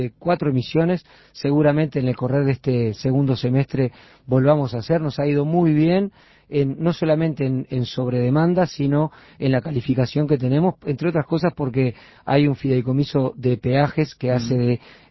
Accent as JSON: {"language": "Spanish", "country": "Uruguay", "said": "lo digo con orgullo como uruguayo"}